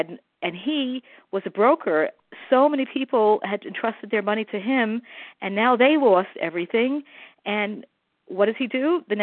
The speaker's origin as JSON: {"language": "English", "town": "Chicago", "region": "Illinois", "country": "United States", "said": "I'm from Chicago."}